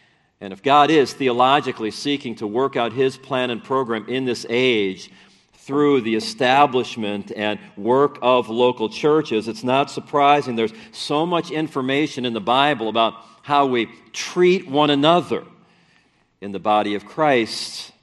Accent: Gary, Indiana, United States; Now, I grew up in Gary.

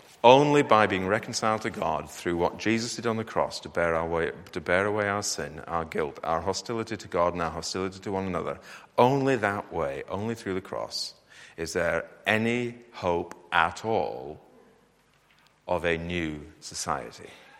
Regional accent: Yorkshire and the Humber, United Kingdom; I'm from Yorkshire

